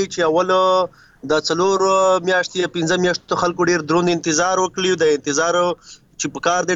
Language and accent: Pashto; Khyber Pakhtunkhwa, Pakistan; موږ مستقل د جنوبي وزیرستان یو